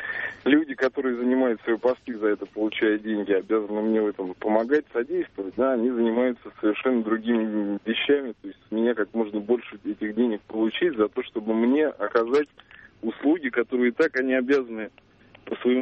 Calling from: Moscow, Russia

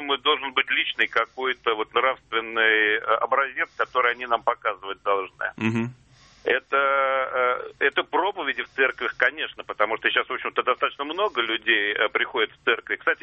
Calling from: Moscow, Russia

